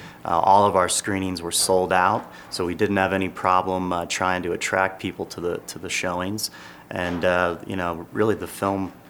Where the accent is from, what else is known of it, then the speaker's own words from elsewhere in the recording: Cleveland, Ohio, United States; Cleveland, Ohio, which is where I'm from. It was a tremendous experience being able to bring a film back to my hometown where I actually currently reside.